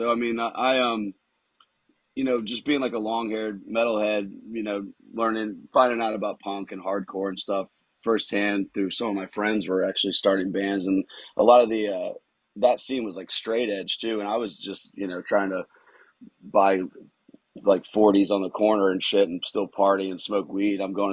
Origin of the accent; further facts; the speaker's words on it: Virginia Beach, Virginia, United States; Yeah, Andy and I grew up in Virginia Beach